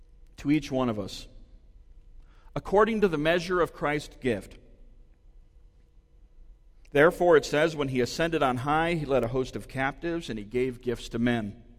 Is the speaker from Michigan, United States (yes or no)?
yes; Michigan, United States; Well, you need to know that I grew up in Michigan, and I grew up an avid Wolverine fan.